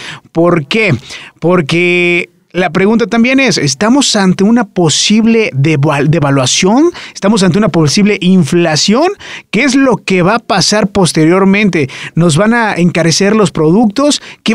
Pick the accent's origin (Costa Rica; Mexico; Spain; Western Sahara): Mexico; somos el pueblo mexicano y somos pacifistas, somos un país pacifista